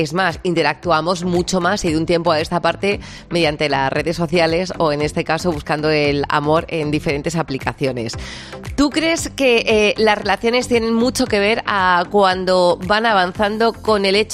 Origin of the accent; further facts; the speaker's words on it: Extremadura, Spain; yo soy extremeña, así como muy espontánea